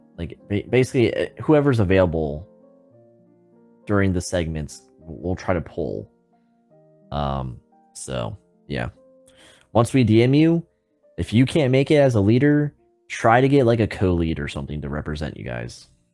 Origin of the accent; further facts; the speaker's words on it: St. Petersburg, Florida, United States; which I'm from St. Pete, so like I saw … live all the time in downtown, like 10 minutes from my house.